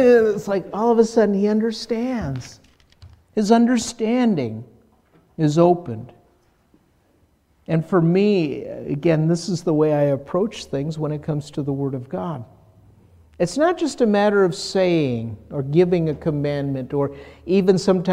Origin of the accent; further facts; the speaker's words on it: Minnesota, United States; moved away; also born or lived in California; All the years in California, you know, even though I'm from Minnesota, I'm just used to saying soda